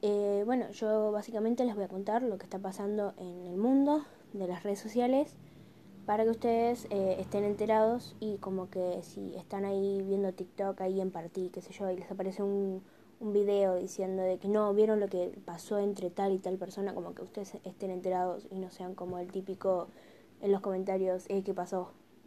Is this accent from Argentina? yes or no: yes; Argentina; soy argentina, así que me van a estar escuchando decir bastantes palabras de que son costumbres. Son costumbres de decir acá.